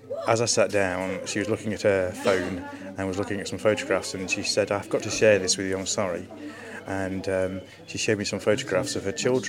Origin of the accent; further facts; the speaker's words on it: Burton-on-Trent, West Midlands, United Kingdom; I left my hometown of Burton-on-Trent and headed to Horton in Ribblesdale in Yorkshire.